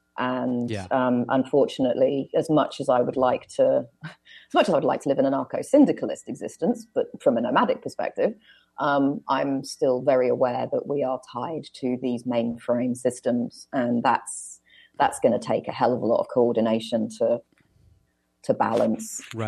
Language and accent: English; United Kingdom; I grew up in Thatcher's Britain